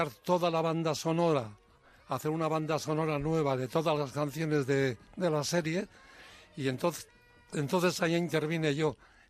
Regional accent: Navarre, Spain; uno de los que más éxito ha tenido ha sido uno de mi tierra

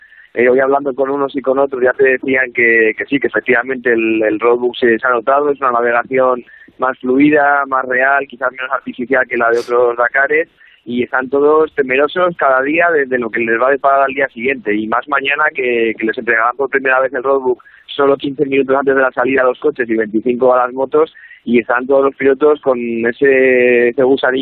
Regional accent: Madrid, Community of Madrid, Spain; De Madrid.

